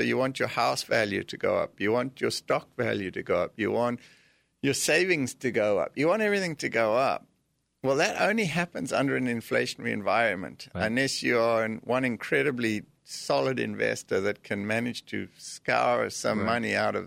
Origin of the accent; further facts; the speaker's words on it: South Africa; moved away; But then I come from South Africa and I've seen inflation almost 30% over there.